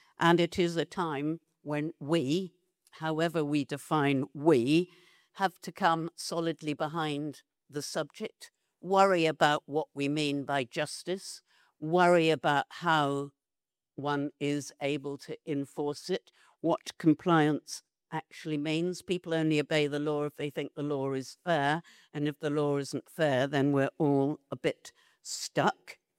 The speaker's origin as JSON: {"language": "English", "country": "United Kingdom", "said": "You would be very foolish as a British woman to go to Tehran to give a lecture."}